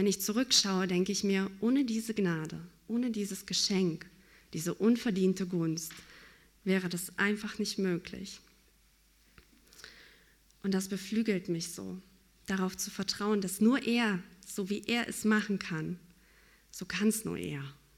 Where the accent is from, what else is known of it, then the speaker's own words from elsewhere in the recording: Kazakhstan; German is a second language; now in Germany; Ich bin groß geworden in Kasachstan, dort bin ich auch geboren. Und ich bin sehr, sehr atheistisch groß geworden.